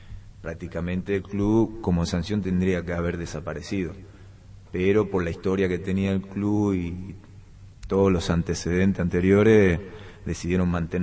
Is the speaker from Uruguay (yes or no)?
no; Paraguay; moved away; la primera vez que salí de Paraguay fui a probar a River.